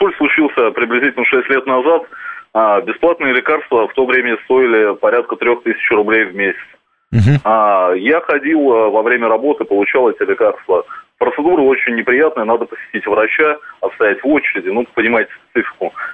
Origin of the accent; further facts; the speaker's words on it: Moscow, Russia; ага. Я из Москвы.